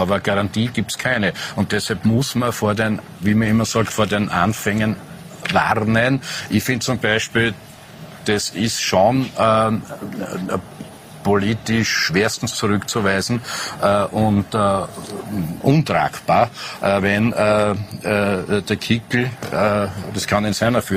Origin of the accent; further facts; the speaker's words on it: Graz, Styria, Austria; Das ist nämlich Graz, meine Heimatstadt.